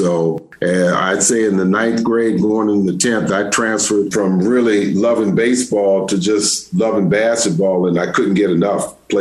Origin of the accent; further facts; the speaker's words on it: Berkeley, California, United States; I still look at my experience growing up in Berkeley as a very pivotal part of my overall development and allowed me to do things later on in life. And Berkeley, first of all, was a city right next